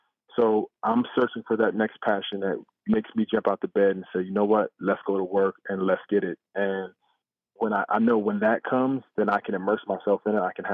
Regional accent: New Jersey, United States; I was a kid from South Jersey who probably wasn't.

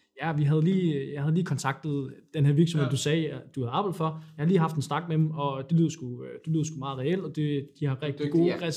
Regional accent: Næstved, Zealand, Denmark; Altså det der med, at igen, sådan i Næstved, hvor jeg kommer fra

